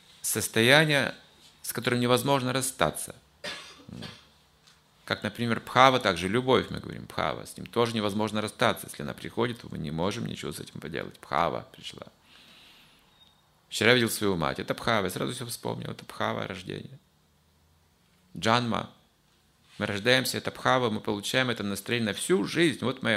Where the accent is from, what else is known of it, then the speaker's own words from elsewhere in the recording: Russia; born there; Потому что я родился в России.